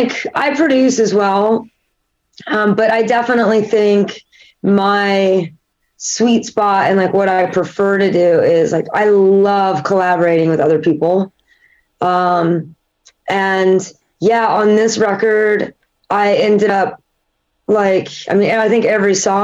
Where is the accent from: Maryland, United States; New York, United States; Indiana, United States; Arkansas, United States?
Indiana, United States; Indianapolis; now in Los Angeles, United States; I'm from Indianapolis.